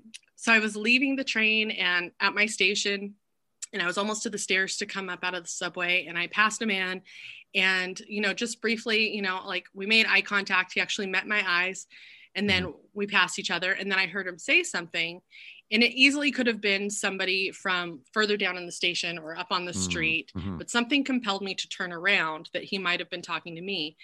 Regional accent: California, United States; I'm from Northern California. So like you know, people are always like, oh, you're from California.

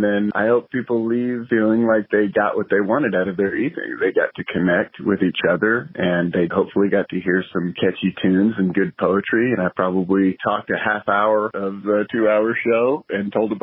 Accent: Texas, United States; When I grew up religious in Texas, my mother used to sing for our church

